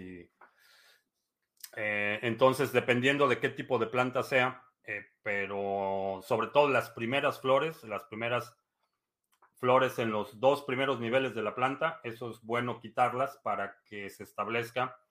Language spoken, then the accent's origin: Spanish; Mexico City, Mexico; born there; Soy de Chilangolandia, sí. Nací en la Ciudad de México.